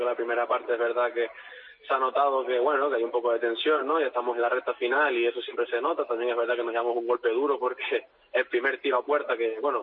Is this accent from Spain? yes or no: yes; Canary Islands, Spain; Sí, yo soy de Tenerife, sí.